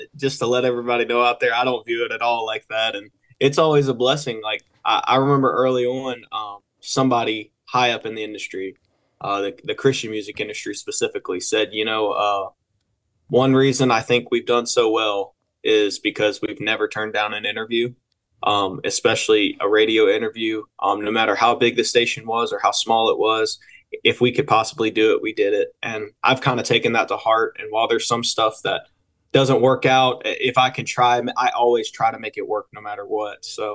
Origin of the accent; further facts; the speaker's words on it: Porter, Louisiana, United States; That's really where I grew up. I mean, I grew up in Porter, Louisiana, so not far from where you guys are.